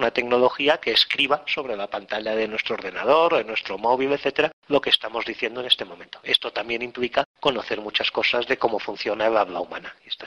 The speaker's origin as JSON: {"language": "Spanish", "town": "Barcelona", "region": "Catalonia", "country": "Spain", "accent": "Catalan", "second_language": "Spanish", "said": "yo tengo acento catalán, porque vengo de Barcelona y hablo español como segunda lengua."}